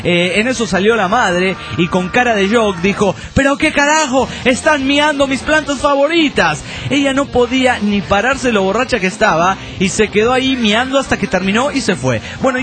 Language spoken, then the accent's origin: Spanish; San Luis de la Paz, Guanajuato, Mexico; No, de San Luis de La Paz, Guanajuato